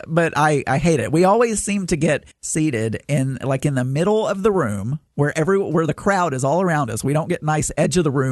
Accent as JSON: {"language": "English", "region": "Arkansas", "country": "United States", "tie": "born or raised there", "said": "I am Southern, Daniel. I know about biscuits. I was raised in South Arkansas."}